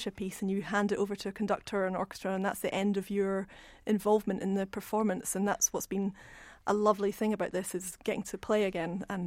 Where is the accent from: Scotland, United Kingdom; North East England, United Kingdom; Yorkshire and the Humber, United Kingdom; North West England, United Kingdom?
Scotland, United Kingdom; Edinburgh; I grew up in Edinburgh